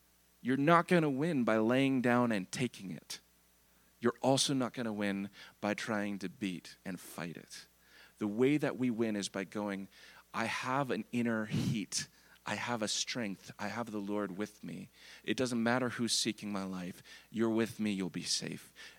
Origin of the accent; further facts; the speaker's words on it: Florida, United States; moved away; also born or lived in Michigan; And when I was in high school, I loved the cold. because I came from Florida, humid, hot.